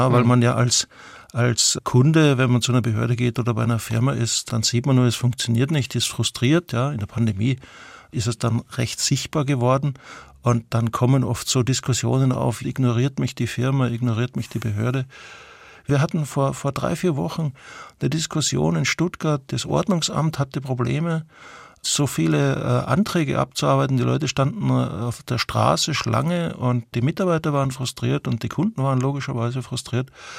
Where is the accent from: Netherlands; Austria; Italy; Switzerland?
Austria; ich würde nicht als Österreicher sagen